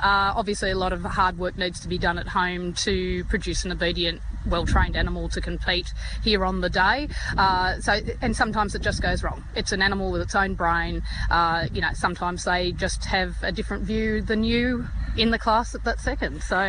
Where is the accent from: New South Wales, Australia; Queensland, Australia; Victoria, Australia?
New South Wales, Australia; McGrath Hill; Hi, I'm from McGrath Hill in New South Wales.